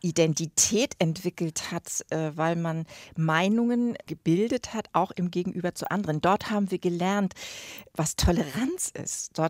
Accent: Schleswig-Holstein, Germany; Ich komme aus Dithmarschen und das ist nun wirklich an der Westküste Achterndiek.

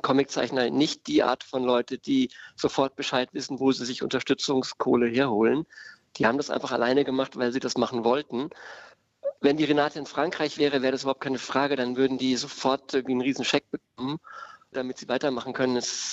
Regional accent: West Germany, Germany; Es war für mich als Wessi einer der ersten Möglichkeiten

